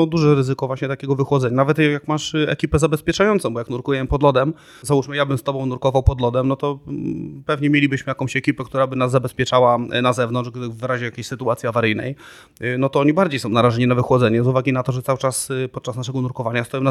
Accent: Łódź, Łódź Voivodeship, Poland; my z Łodzi akurat mamy stosunkowo niedaleko to Jezioro Białe

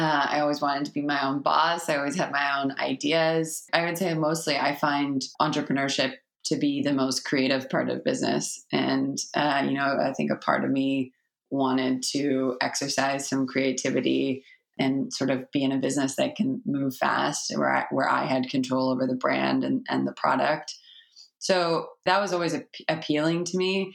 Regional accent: Toronto, Ontario, Canada; I started Sweet Reason from my hometown, which is Toronto

